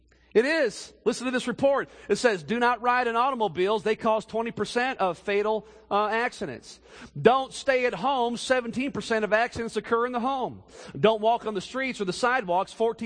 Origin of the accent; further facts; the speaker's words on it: Indiana, United States; This is interesting. I grew up in Indiana.